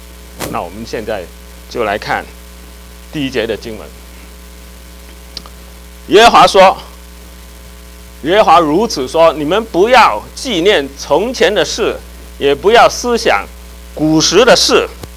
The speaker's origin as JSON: {"language": "Chinese", "country": "China", "said": "我们中国人也是啊哈，作为一个群体，任何一个民族，他都有他的威风的历史"}